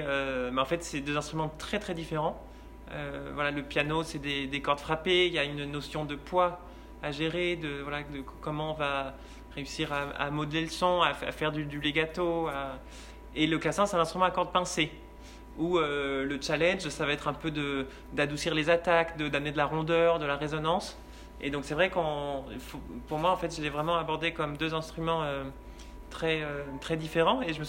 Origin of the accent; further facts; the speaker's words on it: Angers, Pays de la Loire, France; j'ai commencé au Conservatoire d'Angers, qui est ma ville natale.